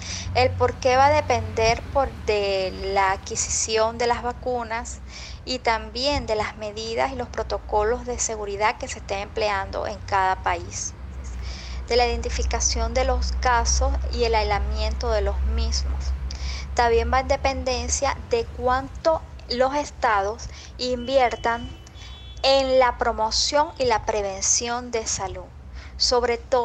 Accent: Venezuela; soy médico venezolana

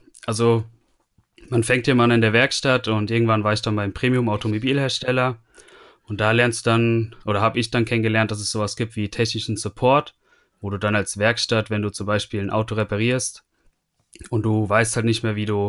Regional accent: Friedberg, Hesse, Germany; also born or lived in Dresden; Also in Friedberg schon seitdem ich 3 Jahre bin, gebürtig in Dresden

